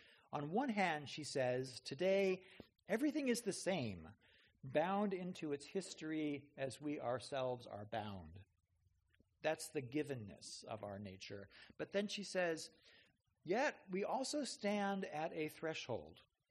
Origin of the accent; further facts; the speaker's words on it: Santa Monica, California, United States; I was raised in Santa Monica to middle-class parents matters to who I am, that I am white in America